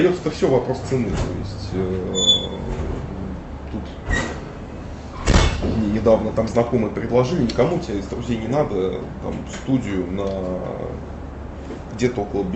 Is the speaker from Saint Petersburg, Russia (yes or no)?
yes; Saint Petersburg, Russia; я родился и прожил в Красносельском районе, который по соседству 15 лет.